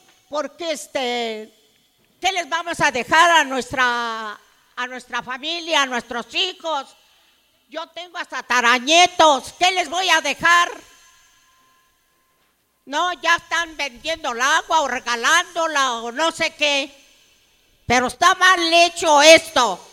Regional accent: Ajusco, Mexico City, Mexico; born there; yo soy aquí, de Ajusco, nacida.

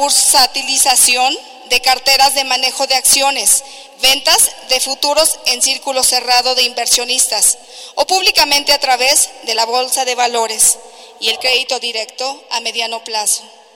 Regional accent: San Pablo Tecalco, State of Mexico, Mexico; Vengo del pueblo de San Pablo Tecalco, en el municipio de Tecámac, Estado de México.

